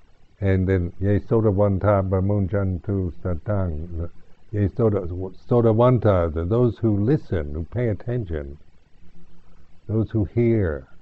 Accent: United States; we operate in these delusions of I am the body … I am this American, and so forth.

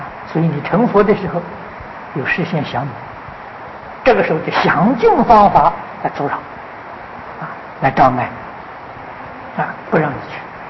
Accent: China; 这是我们中国人啊

